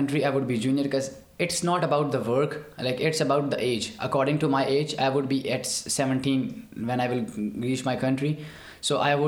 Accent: Punjab, Pakistan; born there; now in Islamabad, Pakistan; I was born in Punjab, and I presently live in Islamabad, which is the capital city of my country.

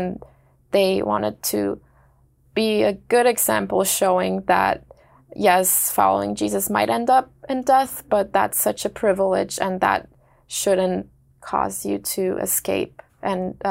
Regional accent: Turkey; also born or lived in Germany / United States; Growing up in Turkey, going to school in Germany, studying in the States was always kind of my dream.

